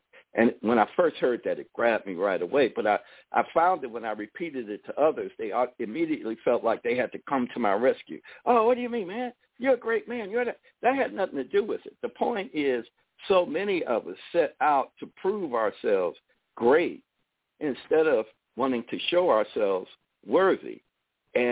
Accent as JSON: {"language": "English", "country": "India", "tie": "born or raised there", "said": "When I was growing up in India, I knew that all this was true."}